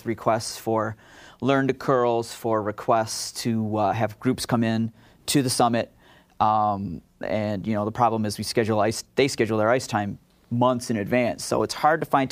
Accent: Detroit, Michigan, United States; Well, I grew up in the Detroit area, and I would watch curling on the weekends on the Canadian TV.

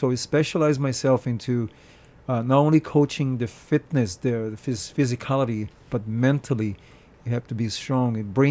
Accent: Rio de Janeiro, Brazil; I'm originally from Rio, Rio de Janeiro, Brazil. And, you know, the Brazilians are quite very, I'd say, too much into fitness. So I grew up like that.

